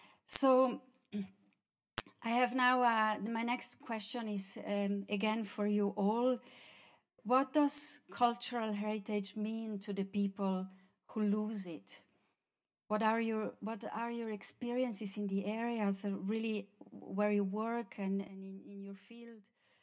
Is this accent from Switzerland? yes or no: yes; Ticino, Switzerland; because I'm from the Italian part of Switzerland